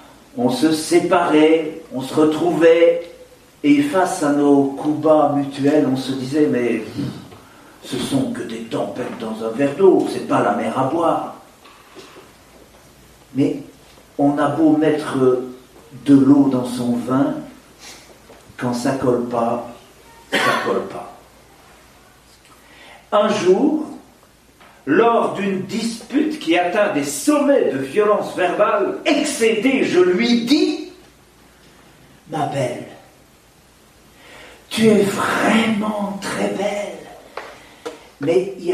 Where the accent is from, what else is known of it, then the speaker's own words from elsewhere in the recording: Liège, Wallonia, Belgium; je suis liégeois. dans l'est de la Belgique, un peu proche de l'Allemagne, de la Hollande aussi, le nord-est de la Belgique. Et dans le quartier où j'ai encore une résidence, parce que je réside de temps en temps en Belgique